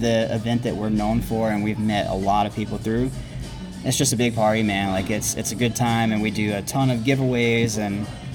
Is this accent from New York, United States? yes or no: no; Georgia, United States; And me, I'm originally from Georgia, so I actually used to play golf 60 feet below sea level in Savannah.